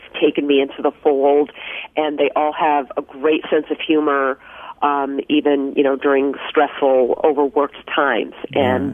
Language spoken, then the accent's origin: English; New York, United States; a real blood libel hate crime that happened in my hometown in northern New York in the 1920s.